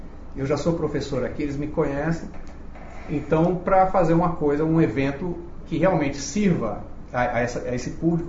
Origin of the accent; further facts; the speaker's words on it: Brazil; now in China; eu sou brasileiro